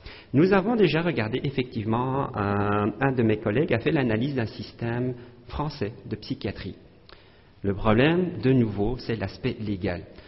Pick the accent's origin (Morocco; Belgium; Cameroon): Belgium; now in Canada; Je viens moi-même de Belgique et le choc culturel, quand je suis arrivé au Canada, je pensais qu'il n'y aura pas de problème